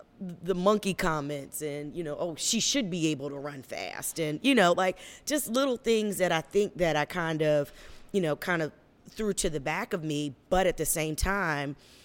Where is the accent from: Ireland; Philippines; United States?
United States; York County; growing up in York County, you know, it was still, you know, it wasn't minority.